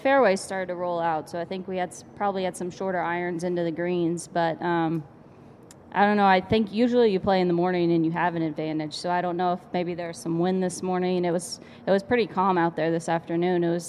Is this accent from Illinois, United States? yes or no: no; Texas, United States; But I grew up in Texas in the summers, so I'm used to playing golf when it's over 100 degrees